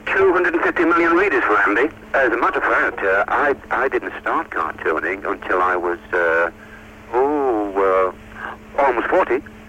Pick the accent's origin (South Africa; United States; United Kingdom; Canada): United Kingdom; Hartlepool, North East England; now in London, United Kingdom; I had to come down and live in London, when I started on the Mirror. But my hometown is Hartlepool.